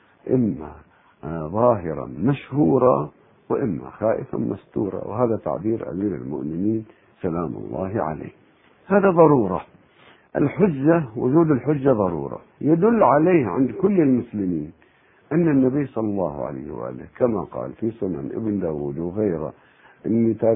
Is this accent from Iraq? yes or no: yes; Iraq